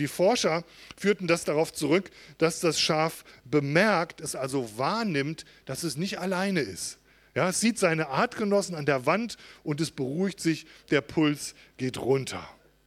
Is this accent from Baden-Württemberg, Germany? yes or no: no; Schleswig-Holstein, Germany; So wie bei uns in Nordfriesland.